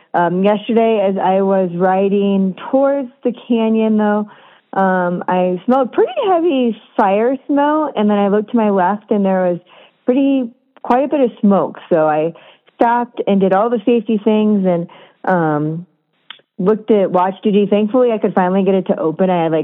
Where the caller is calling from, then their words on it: Tucson, Arizona, United States; I'm calling in from Tucson.